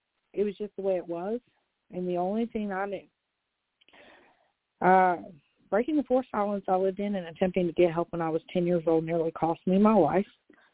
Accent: Huntington, West Virginia, United States; born there; I was born in Huntington, West Virginia, with two bottom teeth, and I had a dental visit the day I was born.

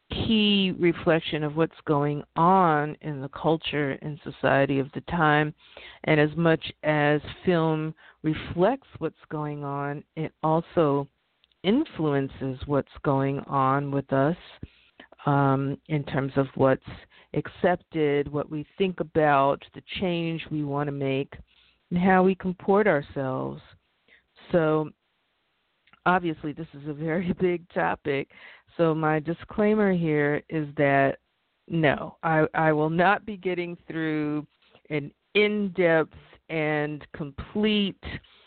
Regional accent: New York City, New York, United States; but I grew up in New York City and I'm a product of single sex education

